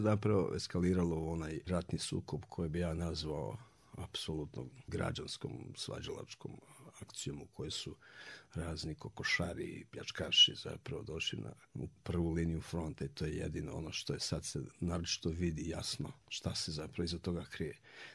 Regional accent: Ćuprija, Šumadija and Western Serbia, Serbia; born there; Ja sam rođen u Čupriji, u Srbiji, mi je otac bio vojno lice, zapravo prvo partizan

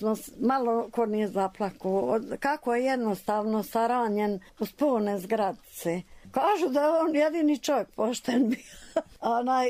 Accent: Šibovska, Republika Srpska, Bosnia & Herzegovina; now in Prnjavor, Bosnia and Herzegovina; Pa ja sam iz Šibovske, kaže Milano, ajmo u Prnjar da školujem djecu.

